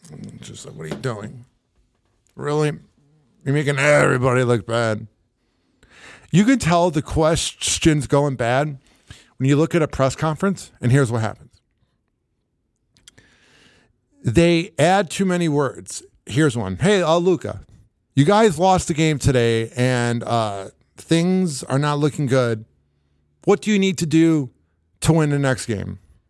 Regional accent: United States; me neither, and I'm American.

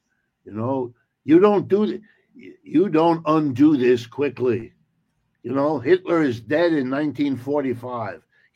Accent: United States; born there; Even though I'm born in the United States, I'm an American and all

